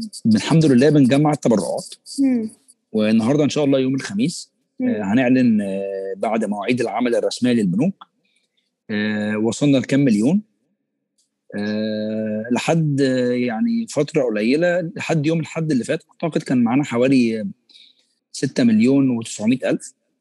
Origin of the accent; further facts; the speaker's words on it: Egypt; يعني احنا مثلا عندنا في مصر عندنا شائع جدا جواز القرايب